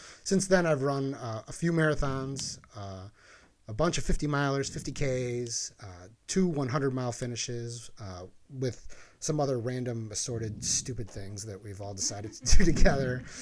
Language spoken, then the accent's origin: English; Milwaukee, Wisconsin, United States; now in Chicago, United States; I ran with Fleet Feet for a while here in Chicago, born and raised in Milwaukee, moved to Chicago